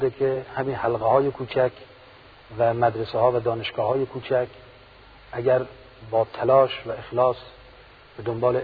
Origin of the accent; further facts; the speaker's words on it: Iran; من از ایران میام